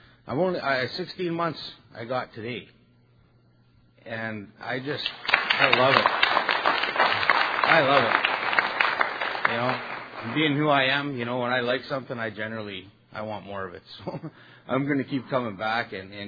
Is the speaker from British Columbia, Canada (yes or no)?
no; Edmonton, Alberta, Canada; You know, I come from Edmonton, Alberta.